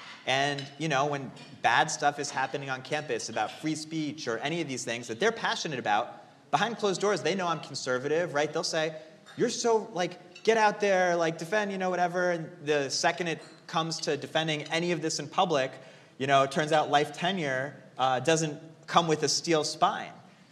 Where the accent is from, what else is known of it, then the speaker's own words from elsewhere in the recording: Connecticut, United States; now in Iowa, United States; I grew up in Connecticut. I'm an Iowan by choice. I love living in a state where I can defend the people